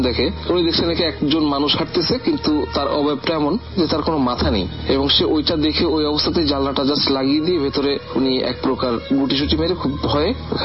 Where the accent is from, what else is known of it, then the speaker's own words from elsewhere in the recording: Khulna, Khulna Division, Bangladesh; আমাদের বাড়ি অ্যাকচুয়ালি খুলনাতে, আমাদের বাড়ি ছিল টিভি বন্ডার রোডে, সেই বাড়িটা এখনো আছে।